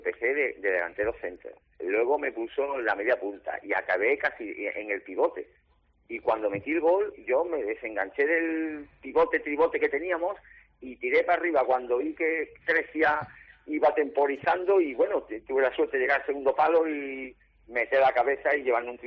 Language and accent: Spanish; Huelva, Andalusia, Spain; moved away; Aprendí muchísimo cuando salí de Huelva y fui a Madrid, a la capital, a jugar con el Rayo.